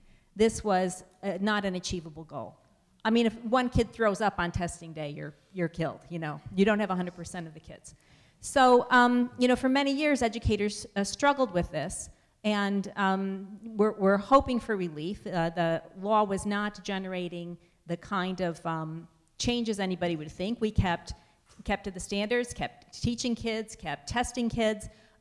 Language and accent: English; Montclair, New Jersey, United States; I'm from Montclair, New Jersey.